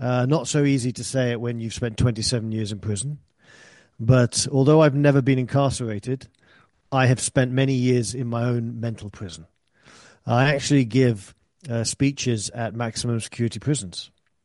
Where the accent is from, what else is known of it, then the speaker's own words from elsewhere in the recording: England, United Kingdom; As you can tell, I grew up in England, and when I was a teenager, 80s and 90s